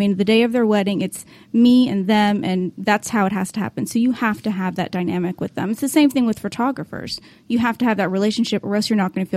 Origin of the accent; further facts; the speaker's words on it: Florida, United States; I'm originally from the Keys, the Florida Keys.